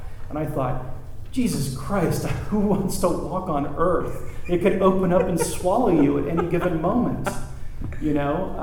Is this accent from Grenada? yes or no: yes; Grenada; also born or lived in United States Virgin Islands / British Virgin Islands; I grew up in Grenada and the U.S. and British Virgin Islands. I was born to a family that has a lot of experience living aboard and sailing boats.